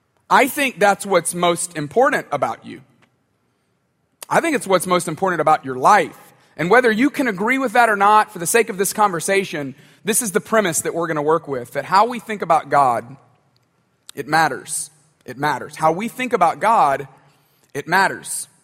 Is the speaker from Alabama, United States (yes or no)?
yes; Tuscaloosa, Alabama, United States; I grew up in Tuscaloosa.